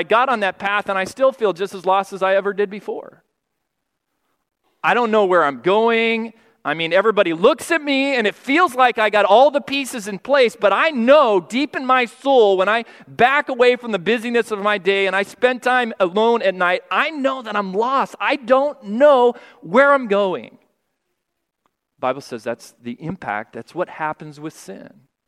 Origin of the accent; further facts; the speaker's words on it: California, United States; also born or lived in Colorado; Actually, I was born in Colorado, grew up in California.